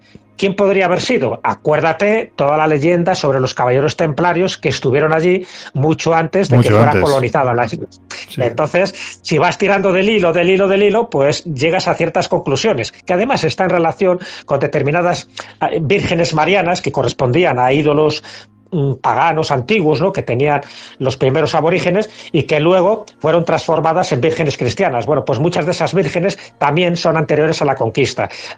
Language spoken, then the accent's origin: Spanish; León, Castile and León, Spain; esto es algo muy curioso y que tiene que ver con mi tierra, con León.